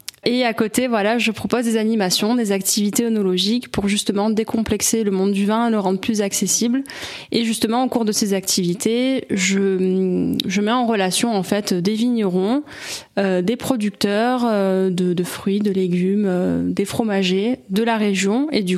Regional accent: Avignon, Provence-Alpes-Côte d'Azur, France; now in Venasque, France; Alors, moi, je suis native du Vaucluse. Je suis née à Avignon. Je vis sur Venasque depuis 5 ans.

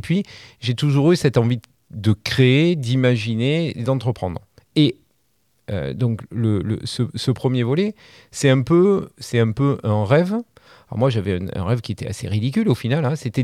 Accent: Carpentras, Provence-Alpes-Côte d'Azur, France; Je suis originaire de Carpentras

